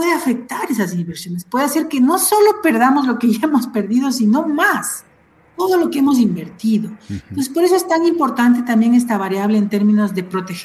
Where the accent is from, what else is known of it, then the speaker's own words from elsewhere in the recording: Ecuador; No soy de Quito, en realidad soy de otra provincia, pero soy ecuatoriana.